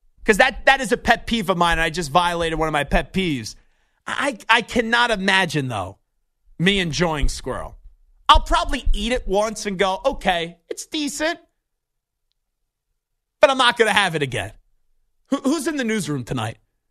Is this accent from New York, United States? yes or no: yes; New York, United States; No, I have not had rabbit. I'm from New York.